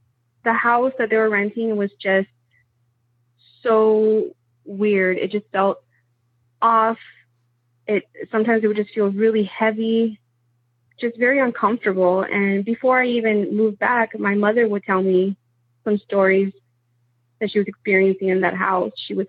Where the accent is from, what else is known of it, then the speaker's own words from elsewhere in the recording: Texas, United States; also born or lived in California; So I'm from South Texas.